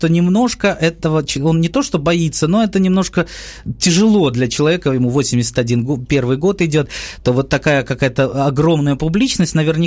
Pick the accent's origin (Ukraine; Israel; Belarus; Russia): Ukraine; он знал, что мы из Украины